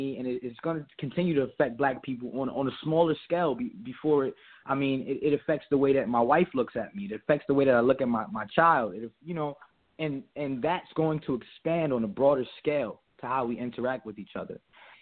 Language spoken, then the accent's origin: English; Plainfield, New Jersey, United States; now in Augusta, United States; And I'm from Plainfield, New Jersey. I'm in Augusta, Georgia, which is a big sharecropping town.